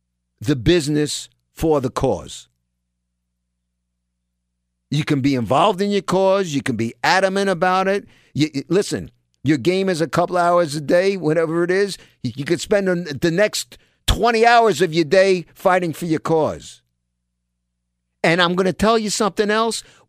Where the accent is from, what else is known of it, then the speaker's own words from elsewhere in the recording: New York, United States; I'm a New Yorker, raised in New York. Grew up with black friends, brown friends, yellow friends, white friends, all kinds of friends.